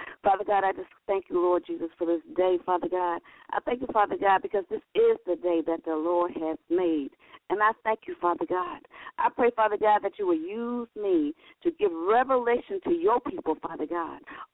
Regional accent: Georgia, United States; I'm from Georgia, and I am with Kingdom Builders Ministry

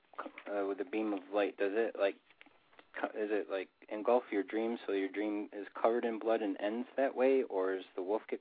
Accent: New York, United States; Not that I know of in Florida. I'm from New York.

